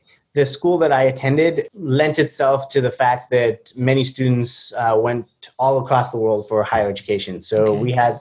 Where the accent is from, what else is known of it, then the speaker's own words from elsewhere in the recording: Tanzania; also born or lived in Kenya; I was born in Kenya, which is sort of neighboring Tanzania. But then I grew up in Tanzania. And because my mom is from Kenya and my dad is from Tanzania, so I think of myself as sort of an East African baby.